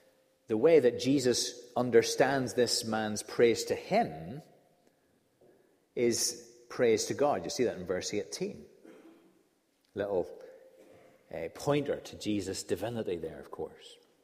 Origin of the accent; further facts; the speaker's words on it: Kilkeel, Northern Ireland, United Kingdom; So whenever I grew up in Kilkeel, most marvelous little spot out in the countryside